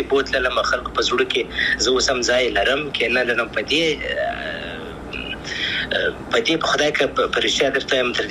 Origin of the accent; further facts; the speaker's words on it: Afghanistan; زه افغان یم، ان شاء الله بیا به افغانستان ته ولاړ سم